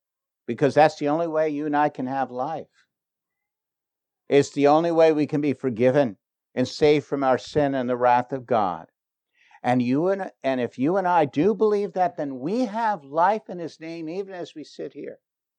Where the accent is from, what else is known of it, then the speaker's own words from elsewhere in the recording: New York, United States; I'm a New Yorker. I mean, people would try to sell me the Brooklyn Bridge.